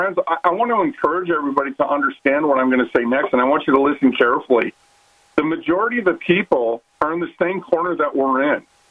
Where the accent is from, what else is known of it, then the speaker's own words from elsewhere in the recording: Minnesota, United States; But again, if everybody understands that I'm from Minnesota, you know, where they call it, it's the nice people state